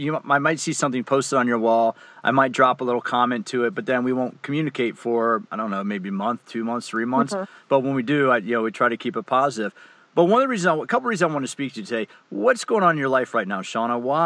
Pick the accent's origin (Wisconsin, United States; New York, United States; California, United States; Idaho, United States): Wisconsin, United States; Madison; growing up in Madison, Wisconsin helped a little bit